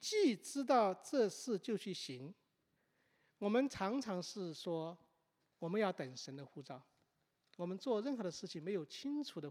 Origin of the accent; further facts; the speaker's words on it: China; now in United States; 我们从中国来到美国，来到普渡这么有名的大学里面